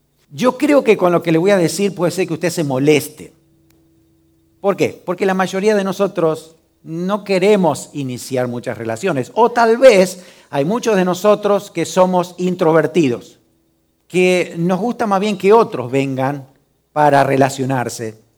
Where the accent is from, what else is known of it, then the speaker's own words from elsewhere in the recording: Pehuajó, Buenos Aires Province, Argentina; todo el mundo sabe que soy pastor, que soy cristiano, que soy de Pehuajó, que conoce mi pueblo. Es un pueblo grande, ¿sí?